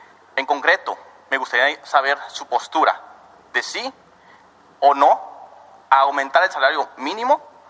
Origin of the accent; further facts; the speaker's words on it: Veracruz, Mexico; moved away as an adult; also born or lived in United States; soy originario de Veracruz. Viví en Estados Unidos por 13 años. Desde los 22 años emigré para allá. Regresé hace 3 años a México.